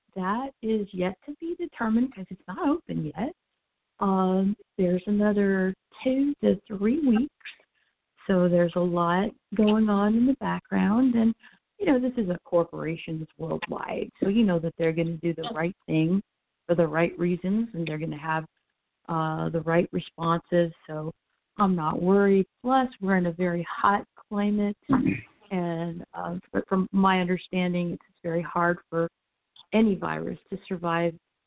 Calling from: Orlando, Florida, United States; Yes. I am calling from Central Florida.

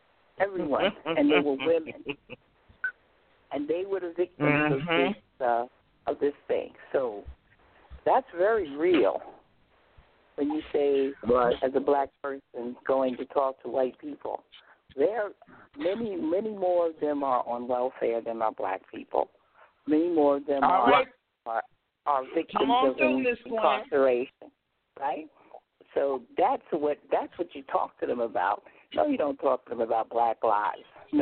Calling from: Savannah, Georgia, United States; Hi, I'm calling from Savannah, Georgia today. How y'all doing?

